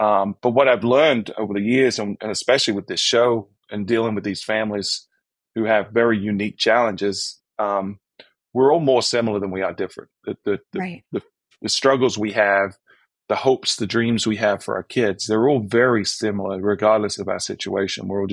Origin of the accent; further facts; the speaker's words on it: England, United Kingdom; And I grew up in England, and we had the National Health Service